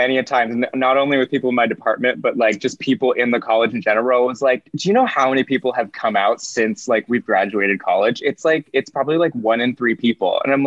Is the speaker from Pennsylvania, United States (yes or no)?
no; Lake Arrowhead, California, United States; I grew up in Lake Arrowhead, California. Have you ever heard of it?